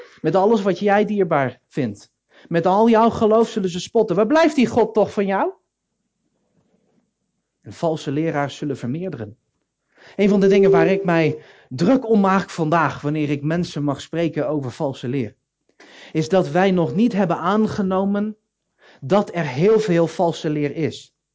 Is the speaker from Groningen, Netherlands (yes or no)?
no; Veghel, North Brabant, Netherlands; ik ben opgegroeid in Veghel. Veghel is zo rooms-katholiek als het maar kan.